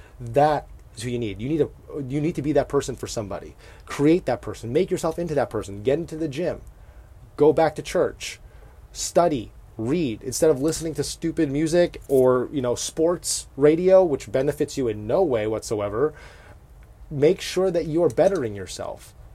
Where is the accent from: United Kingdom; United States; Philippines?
Philippines; We're Filipino, right?